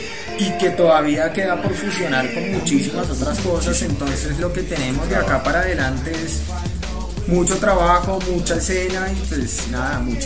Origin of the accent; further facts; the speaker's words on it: Cali, Valle del Cauca, Colombia; also born or lived in Argentina; Creciendo en Cali, obviamente crecí con todo lo que era la salsa, el merengue y todo lo que se bailaba en esa época por allá.